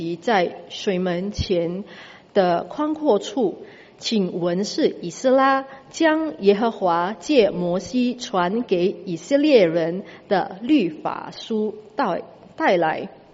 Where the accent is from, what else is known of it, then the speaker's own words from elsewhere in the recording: Batam, Riau Islands, Indonesia; Chinese is a second language; now in Singapore; 我本身是印尼人，我的家乡离新加坡很靠近，就是在巴丹。Okay, 所以你们如果常常去巴丹去旅游的话，那个就是我的家乡